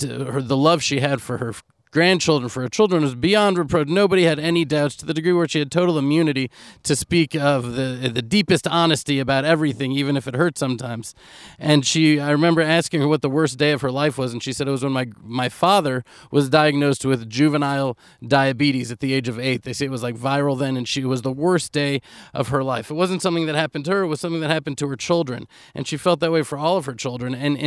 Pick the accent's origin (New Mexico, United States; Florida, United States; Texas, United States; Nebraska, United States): Texas, United States; And growing up in Texas, I felt very much like to be a Jew is to be part of a family